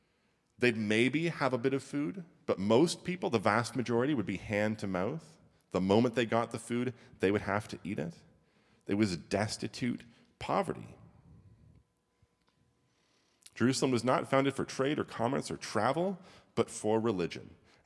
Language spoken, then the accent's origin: English; Sudbury, Ontario, Canada; Growing up in Sudbury, which is up north, we had a couple of things.